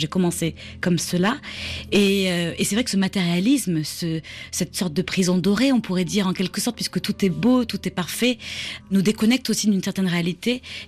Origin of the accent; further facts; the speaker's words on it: France; étant entre deux cultures, oui, sri-lankaise et monégasque au départ, mais finalement je me sens européenne et je suis française